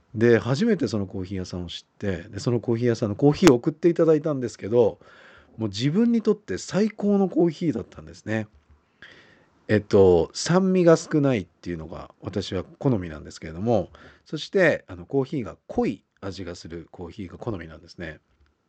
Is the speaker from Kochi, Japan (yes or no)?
no; Niigata, Japan; 地元私新潟なんですけれども、